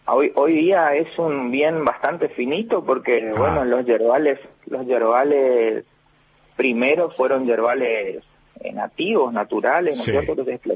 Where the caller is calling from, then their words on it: San Pedro, Misiones, Argentina; Aquí estamos desde San Pedro, como le decía, el país de las araucarias.